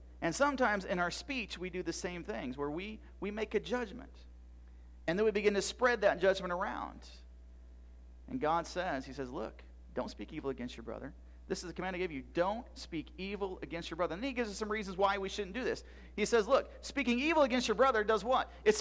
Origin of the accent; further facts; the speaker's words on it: Iowa, United States; I'm a redneck from Iowa, okay?